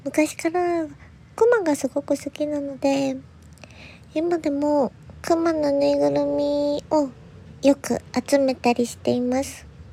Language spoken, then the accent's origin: Japanese; Aichi, Japan; 出身地は愛知県です。